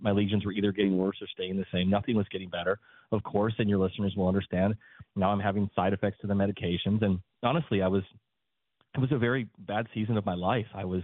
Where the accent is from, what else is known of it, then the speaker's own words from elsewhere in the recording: South Dakota, United States; I actually was born and raised in South Dakota. And when I was younger, I was a boxer.